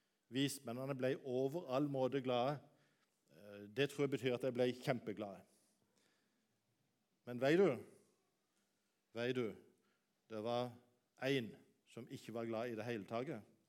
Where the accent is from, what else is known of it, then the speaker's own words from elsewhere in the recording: Birkenes, Agder, Norway; det er en avdeling i Birkenes, der jeg kommer fra.